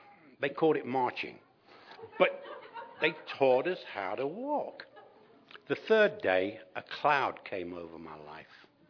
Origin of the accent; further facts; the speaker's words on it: Leicester, East Midlands, United Kingdom; born there; I was born in 1943 in England. Newsflash. And in a city called Leicester. It was an old Roman city. And I was the youngest of nine children, five girls, four boys.